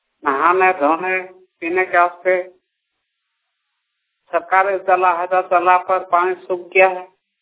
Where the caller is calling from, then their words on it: Dhanbad, Jharkhand, India; अथर्व पंचायत रफड़ा प्रखंड धनबाद मैं बोल रहा हूँ।